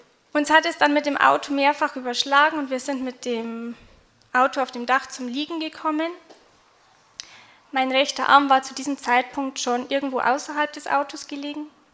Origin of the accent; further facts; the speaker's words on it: Bavaria, Germany; ich komme aus der Nähe von München, bin 27 Jahre alt und von Beruf Kindergärtnerin. Ich bin normal auf dem Land, ländliche Städtchen aufgewachsen, habe gute christliche Erziehung genossen.